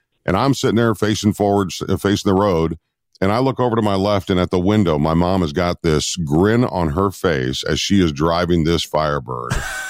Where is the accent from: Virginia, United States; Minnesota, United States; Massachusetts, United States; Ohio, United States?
Minnesota, United States; Rochester; And so I'm 16 years old in my $200 piece of crap driving across my hometown of Rochester, Minnesota.